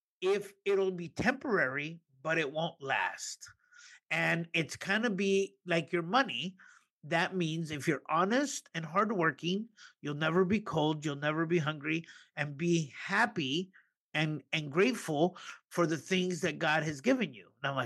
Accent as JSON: {"language": "English", "country": "Mexico", "moved": "yes", "lives_now": "Piru, United States", "said": "We're a immigrant family. We came from Mexico in 1972."}